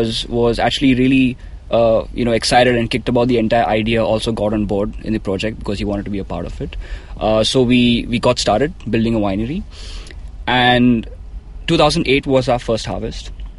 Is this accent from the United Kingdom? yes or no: no; Australia; I came from Australia, which is very new world.